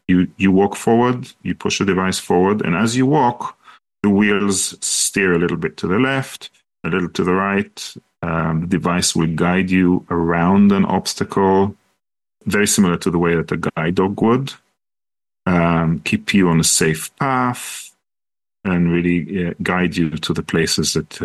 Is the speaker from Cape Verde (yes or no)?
no; Israel; English is a second language; moved away as an adult; also born or lived in London / Singapore; now in Seattle, United States; I grew up in Israel. That's where I did my computer science. I moved to London. That's where I did an MBA in London Business School. I lived in the UK for 15 years, and then I lived in Singapore for about 3 years with my family